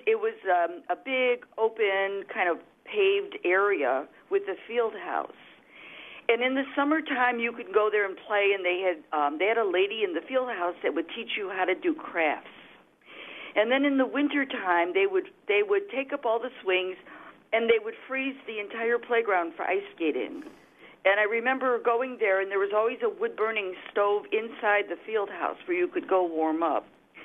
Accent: Chicago, Illinois, United States; Well, I grew up in Chicago, right in the city, not a suburb

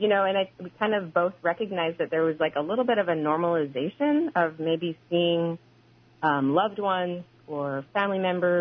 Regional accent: Utqiagvik, Alaska, United States; So Janae is also from my hometown, Utqiagvik. We kind of grew up a little bit together.

